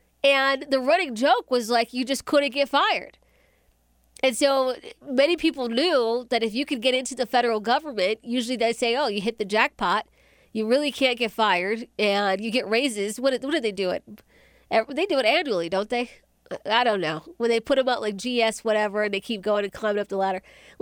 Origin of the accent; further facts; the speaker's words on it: Accokeek, Maryland, United States; Look, you guys know I grew up in Southern Maryland in Accokeek.